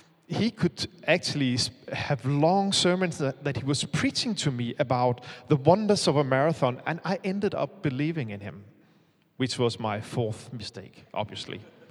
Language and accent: English; Bermondsey, London, United Kingdom; wondering about my mysterious accent, it's because I come from Bermondsey. We live just by London Bridge.